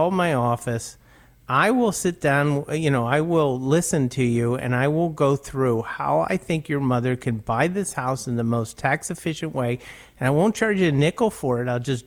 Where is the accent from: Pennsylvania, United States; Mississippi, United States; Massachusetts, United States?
Pennsylvania, United States; Pittsburgh; accent: Pittsburgh; That's my Pittsburgh accent coming out, Maddie, you know?